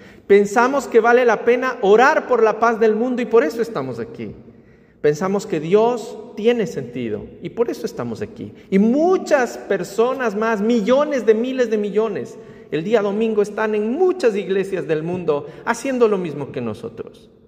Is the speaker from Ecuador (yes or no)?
yes; Ecuador; Les voy a contar para terminar una historia de mi tierra, del Ecuador. Yo soy del Ecuador, como pueden ver en mi estola.